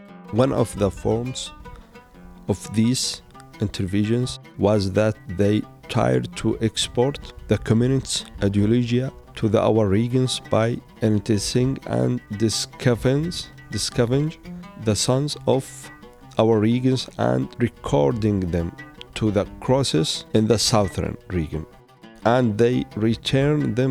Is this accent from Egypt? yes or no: no; An Najd, Al Bayda Governorate, Yemen; أتذكر كالحلم أننا تجمعنا كعائلة في قريتنا الجميلة التي تقع في محافظة البيضاء في وسط اليمن واسمها النجد. وكان عمري 7 شهور تقريبا.